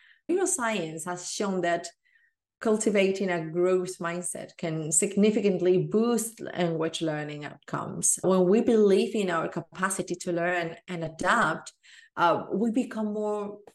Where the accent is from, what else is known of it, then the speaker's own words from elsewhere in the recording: southern Spain, Spain; I'm from Spain, from the south of Spain, to be more precise.